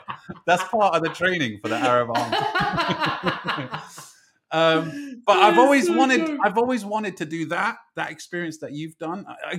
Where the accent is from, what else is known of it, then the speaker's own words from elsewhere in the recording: England, United Kingdom; I was born in England, I've got a British passport, I went to school here